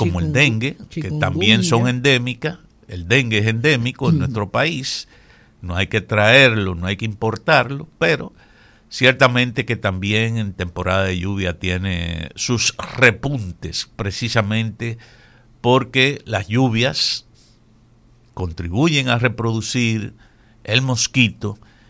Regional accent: Cibao, Dominican Republic; pero yo soy cibaeño.

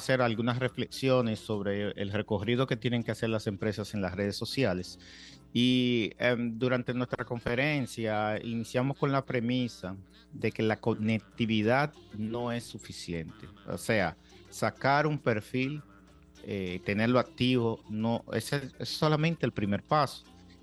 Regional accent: Dominican Republic; por nuestra inclinación como dominicanos hacia el béisbol o los deportes y la política.

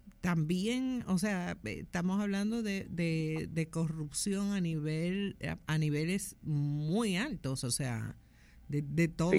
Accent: Dominican Republic; usar los recursos de nuestros como dominicanos que somos a su antojo

